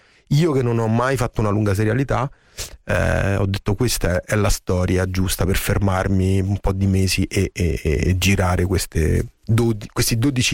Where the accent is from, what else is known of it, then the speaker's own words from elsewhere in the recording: Rome, Lazio, Italy; lo dico da romano e lo dico da amante di Milano, mi piace molto Milano